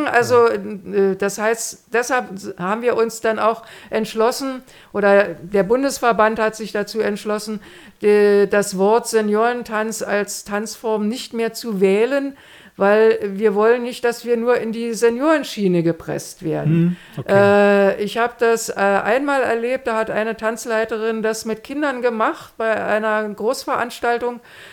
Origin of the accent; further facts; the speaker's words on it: Lübstorf, Mecklenburg-Vorpommern, Germany; in Lübstorf, wo ich herkomme, gibt es eine Klinik für Suchtprobleme.